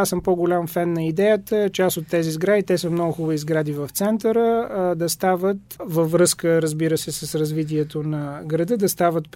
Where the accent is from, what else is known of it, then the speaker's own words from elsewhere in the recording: Lovech, Lovech Province, Bulgaria; моя роден град Ловеч